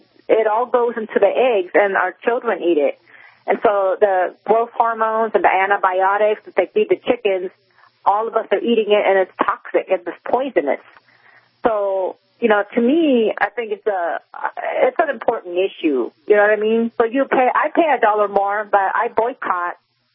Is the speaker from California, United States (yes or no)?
yes; California, United States; When I was in California, I grew up in California